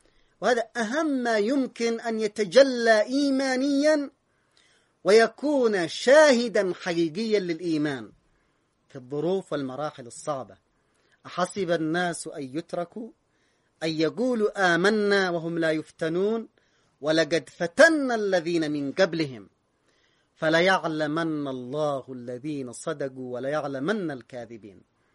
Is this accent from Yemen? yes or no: yes; Yemen; بنيت عليه كل حياتي كيمني،